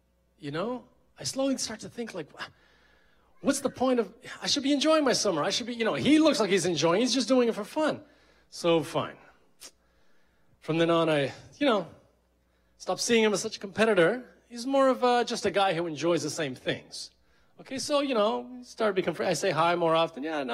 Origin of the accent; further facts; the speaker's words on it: Texas, United States; Right, so this is East Coast, and I'm from Texas.